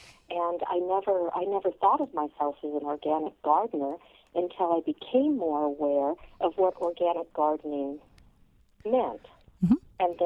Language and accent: English; California, United States; also born or lived in Montana; Well, I was born in Montana, and my great-grandmother's home in Southern California, where I was raised.